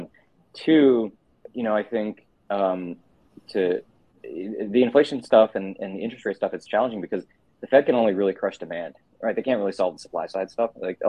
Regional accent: Kentucky, United States; also born or lived in Ohio; I grew up in Kentucky and Ohio in the middle of the country.

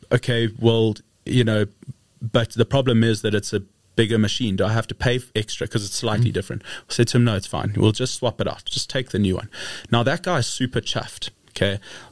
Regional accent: South Africa; particularly as South African producers, to go to the world and say, guys, we're better than the rest.

